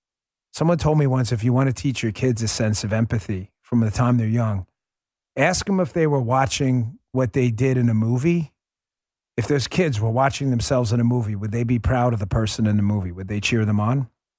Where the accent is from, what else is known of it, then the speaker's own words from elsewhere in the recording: New York, United States; I grew up in New York.